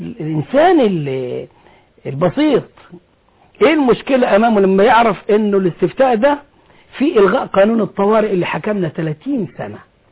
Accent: Egypt; احنا كلنا مصريين

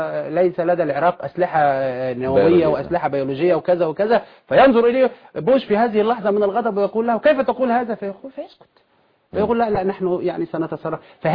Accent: Egypt; إحنا كمصريين

